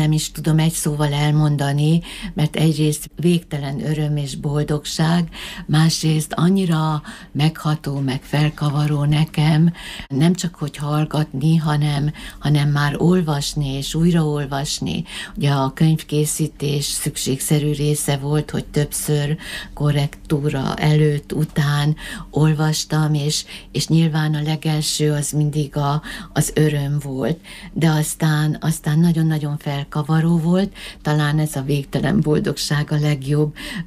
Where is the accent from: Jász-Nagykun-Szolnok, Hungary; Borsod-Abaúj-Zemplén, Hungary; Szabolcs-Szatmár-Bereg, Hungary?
Borsod-Abaúj-Zemplén, Hungary; Miskolc; akik miskolciak vagyunk, és idősebbek